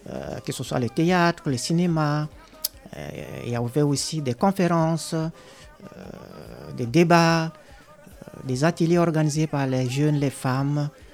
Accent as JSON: {"language": "French", "country": "Central African Republic", "said": "si je veux quitter mon pays d'origine, par exemple pour moi, de Centrafrique, pour la France"}